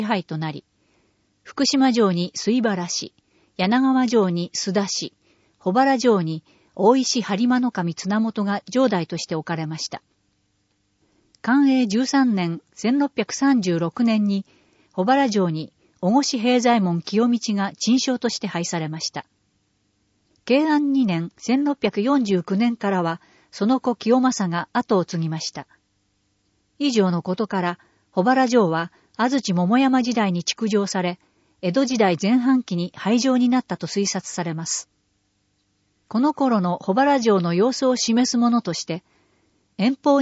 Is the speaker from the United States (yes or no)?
yes; Tennessee, United States; now in Japan; 特に私の出身であるテネシー州では春夏秋冬が明瞭なので、秋の木々の色、冬の雪、春の美しいお花や夏の厳しい暑さで育てられました。